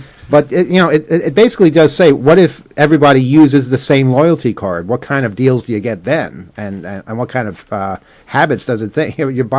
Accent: United Kingdom; As a Brit, I'm deeply ashamed of it.

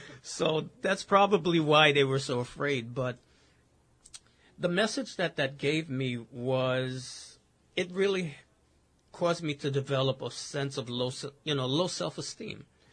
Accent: Bronx, New York, United States; Growing up in the Bronx in the mid-80s, those of you that are old enough to remember, that's when all hell broke loose.

